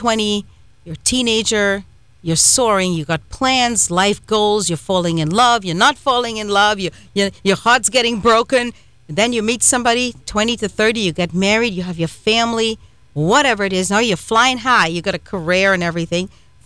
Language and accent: English; Trinidad & Tobago; Yeah, I'm from Trinidad, but you know, they imported a lot of the television shows from the United States